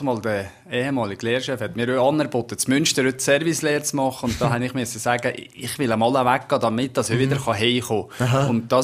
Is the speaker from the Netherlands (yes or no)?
no; Valais, Switzerland; Als Walliser ist man da doch ein gewisser Bonus